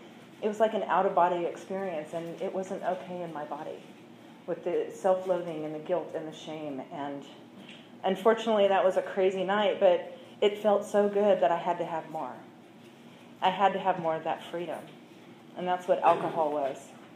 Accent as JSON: {"language": "English", "town": "Santa Barbara", "region": "California", "country": "United States", "tie": "born or raised there", "said": "I was born and raised in Santa Barbara, and I was somewhat of a stuck-up white girl."}